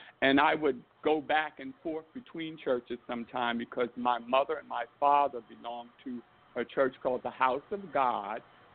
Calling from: Wilmington, Delaware, United States; I am calling from Wilmington, Delaware.

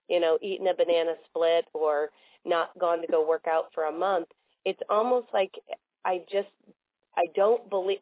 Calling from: St. Louis, Missouri, United States; I'm calling from St. Louis, Missouri.

